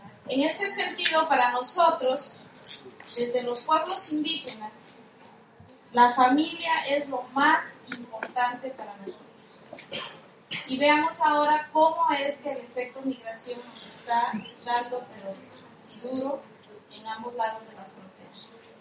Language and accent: Spanish; Oaxaca, Mexico; nosotros venimos de Oaxaca, y pues Oaxaca está muy al sur, muy sureños, y básicamente nosotros estamos en la región mixteca